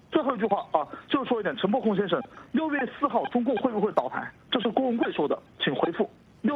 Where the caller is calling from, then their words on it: Hunan, China; 我是湖南的